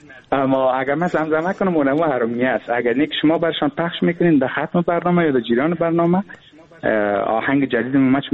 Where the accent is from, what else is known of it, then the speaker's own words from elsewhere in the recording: Pul-e Khumri, Baghlan, Afghanistan; moved away as an adult; also born or lived in Kabul; now in Europe; اصل ما از ولایت بغلان هستیم. در پلاخمری به دنیا آمدیم، درس هم همونجا خواندیم. بعد از او باز کابل آمدیم تقریبا 8-9-10 سال کابل بودیم و 8-9 سال مال اروپا.